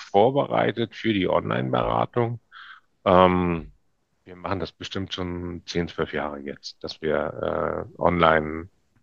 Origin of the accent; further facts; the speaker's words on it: Northern Germany, Germany; Ich bin ja Norddeutscher. Ich bin an der Weser, an der Nordsee groß geworden.